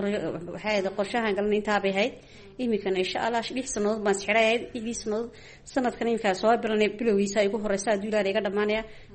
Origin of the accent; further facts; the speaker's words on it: Djibouti; reer Jabuuti baan ahay